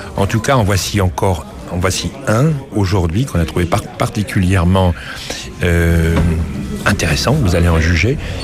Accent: France; Nous, on est français.

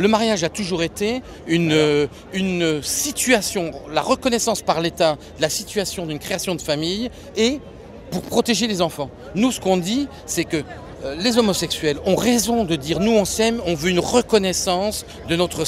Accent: Paris, Île-de-France, France; Je suis parisien, oui.

